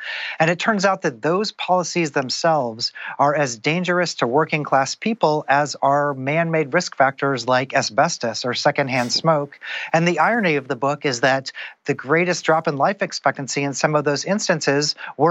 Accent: Kansas City, Missouri, United States; now in Tennessee, United States; I'm somebody who's from the Midwest. I grew up in Kansas City. I live in Tennessee.

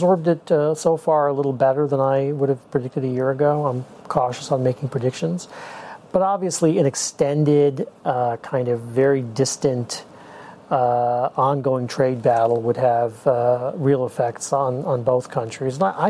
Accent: Washington, United States; I grew up in Washington.

